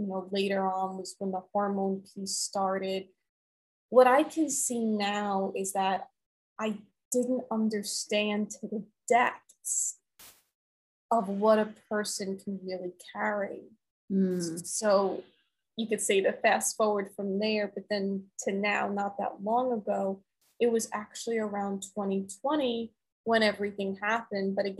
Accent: New York City, New York, United States; I grew up on the Upper East Side of New York City, went to one of the top private schools.

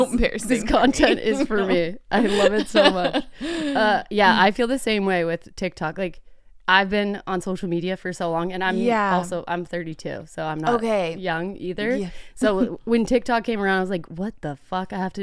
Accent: Texas, United States; I'm like, I at the end of the day, I am from Texas. Like I'm just a girl.

